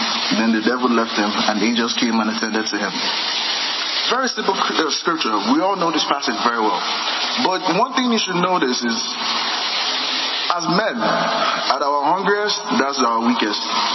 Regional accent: Nigeria; I came from Nigeria 2017. I got married 2017. I came from Nigeria 2018, 1st of February.

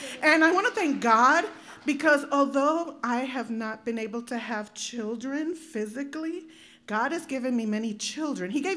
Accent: New York, United States; also born or lived in Dominican Republic; You know, I'm not originally from New Jersey. I'm from New York. But I felt so welcomed here.

